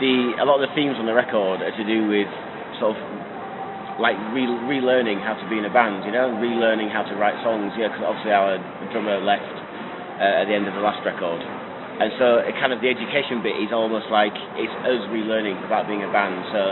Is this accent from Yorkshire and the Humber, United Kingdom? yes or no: yes; Leeds, Yorkshire and the Humber, United Kingdom; we're from Leeds, so we like the name anyway